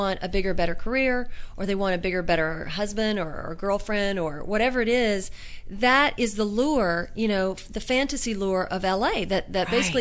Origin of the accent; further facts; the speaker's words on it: Memphis, Tennessee, United States; I have my family, I'm from Memphis, and you know, my cousins live in Mississippi and Tennessee